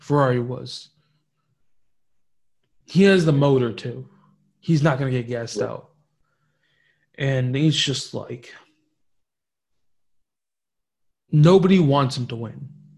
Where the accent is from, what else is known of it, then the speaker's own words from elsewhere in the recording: New Jersey, United States; I'm from Jersey. I love watching the dude.